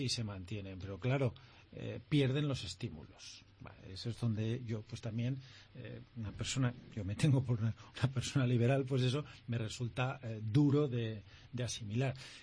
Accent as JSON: {"language": "Spanish", "region": "Valencian Community", "country": "Spain", "first_language": "Valencian", "second_language": "Spanish", "said": "yo mismo, que soy valenciano parlante, es mi lengua materna, pues utilizo casi en exclusiva el castellano para trabajar"}